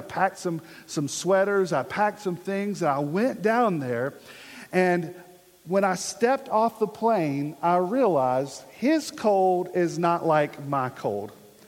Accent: Virginia, United States; he kind of started to joke with me being a Yankee, even though I was from Virginia.

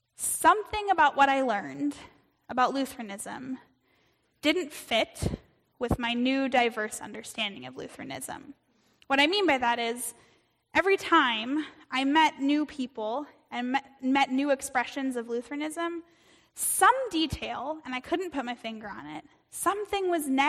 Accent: Iowa, United States; I spent my childhood in the eastern part of Iowa. I grew up in the Lutheran Church

